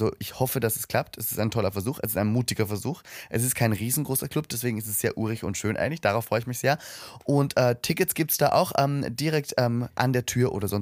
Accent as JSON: {"language": "German", "country": "Austria", "said": "Vor allem ich als Österreicher, bei uns gibt es keine Kitas."}